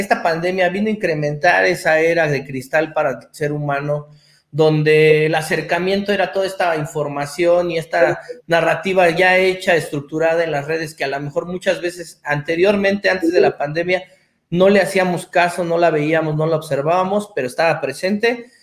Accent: Mexico; todos somos mexicanos

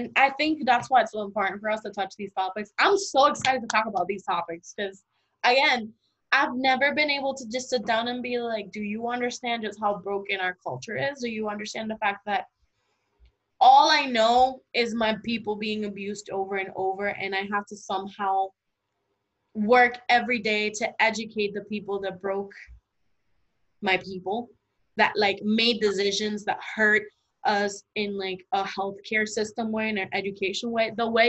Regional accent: Puerto Rico; now in United States; I grew up in Puerto Rico, I took my Puerto Rico history

